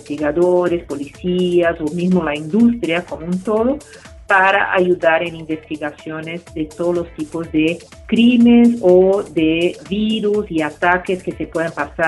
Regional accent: Brazil; Sí, soy brasileña

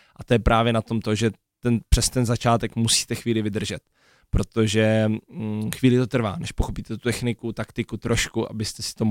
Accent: Brno, South Moravian Region, Czechia; born there; já v Bělorusku nebydlím, nebo vlastně narodil jsem se v Brně a nikdy jsem tam nežil nějakou delší dobu

